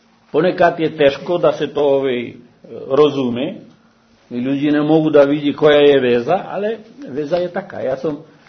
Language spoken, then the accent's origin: Serbian; Cuba; Serbian is a second language; I ne samo kod nas na Kubi